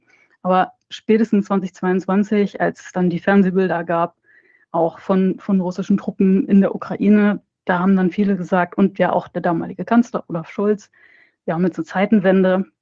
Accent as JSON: {"language": "German", "region": "West Germany", "country": "Germany", "said": "Ne, also ich bin 1983 geboren, da gab es die DDR noch. Und da hört man schon, ich komme aus Westdeutschland"}